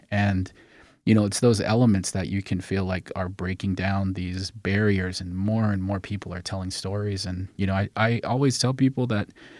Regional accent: Arizona, United States; I grew up, I'm Native American, I'm Navajo and Apache, and I grew up, you know, with connections to my family members throughout the state of Arizona.

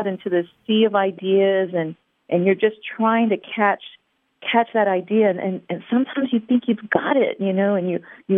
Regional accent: Corpus Christi, Texas, United States; It actually was my hometown for 23 years, but I'm originally from Corpus Christi.

